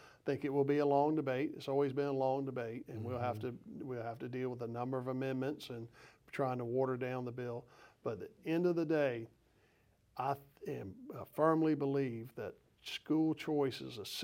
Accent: Sumter, South Carolina, United States; I'm from Sumter

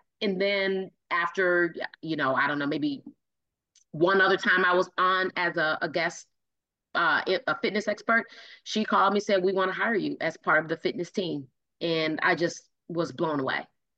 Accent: Chicago, Illinois, United States; Because we explained I explained to him that I was from Chicago.

